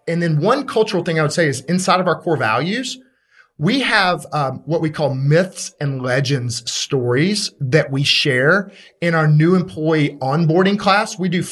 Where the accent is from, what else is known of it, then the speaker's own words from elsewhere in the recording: Birmingham, Alabama, United States; I'm from Birmingham, Alabama. I drink wine out of a Solo cup.